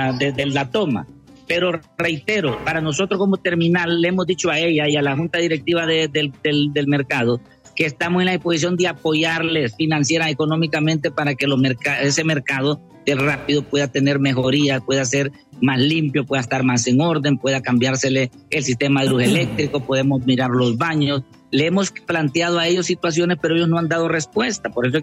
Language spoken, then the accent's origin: Spanish; Honduras; que yo como hondureño